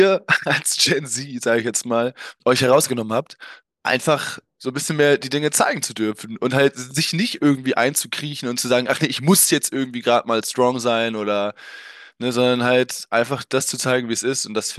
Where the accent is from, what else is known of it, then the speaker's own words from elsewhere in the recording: North Rhine-Westphalia, Germany; born there; ich bin übrigens 32 Jahre alt. Ich komme gebürtig aus dem Münsterland.